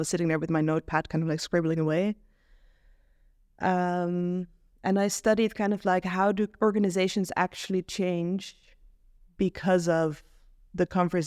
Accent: Amsterdam, North Holland, Netherlands; So I grew up in Amsterdam, Dutch mother, Jewish Mexican father, lived in a few different places in the world.

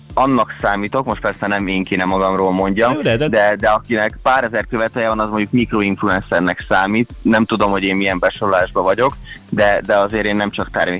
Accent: Transylvania, Romania; now in Budapest, Hungary; én Erdélyből származom, kiköltöztem ide Budapestre

